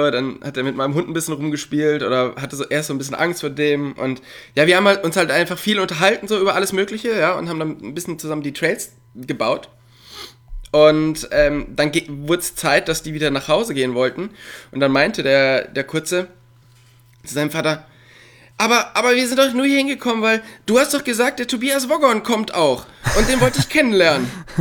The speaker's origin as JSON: {"language": "German", "region": "North Rhine-Westphalia", "country": "Germany"}